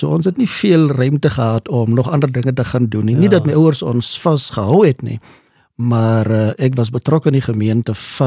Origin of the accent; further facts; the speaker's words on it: Keetmanshoop, Karas Region, Namibia; also born or lived in Rehoboth; Ek is gebore in Rehoboth, maar toe gaan my ouers na Keetmans